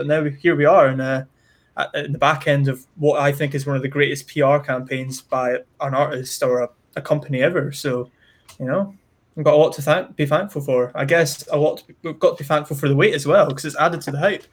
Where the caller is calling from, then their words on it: Stirling, Scotland, United Kingdom; I'm in Stirling, Scotland, so central Scotland.